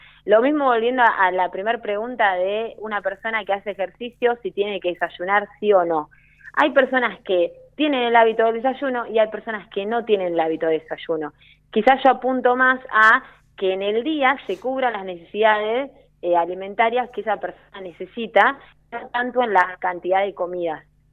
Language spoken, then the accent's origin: Spanish; Chacabuco, Buenos Aires Province, Argentina; Yo soy de Chacabuco, provincia de Buenos Aires, y es re pueblito